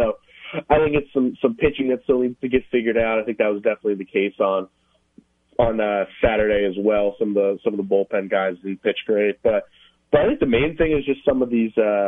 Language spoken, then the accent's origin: English; Philadelphia, Pennsylvania, United States; Well, I'm a guy from Philadelphia, so I am.